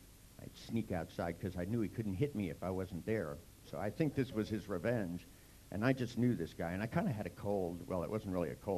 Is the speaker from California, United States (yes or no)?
yes; San Francisco, California, United States; I grew up in Chinatown and in San Francisco, and I have a pretty high tolerance for food.